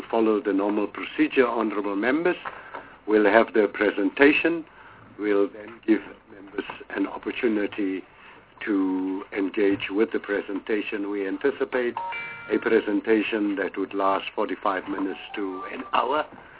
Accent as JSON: {"language": "English", "region": "Eastern Cape", "country": "South Africa", "said": "Good morning … I'm from the Eastern Cape."}